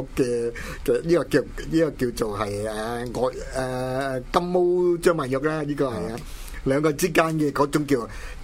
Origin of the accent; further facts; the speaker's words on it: Hong Kong; 我哋香港人咧，即係其實除咗自己常用嘅語言之外，嗰度咧就第二語言啊，或者其他嘅語言咧，都多的是嘅